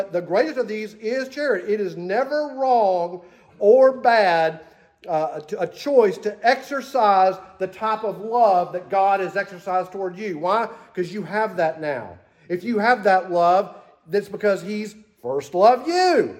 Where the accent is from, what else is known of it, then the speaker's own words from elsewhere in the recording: Texas, United States; I'm from Texas. Use small words.